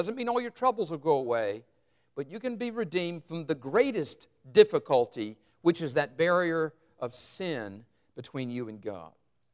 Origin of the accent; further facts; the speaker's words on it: Burlington, North Carolina, United States; I remember when I was in high school, I grew up in Burlington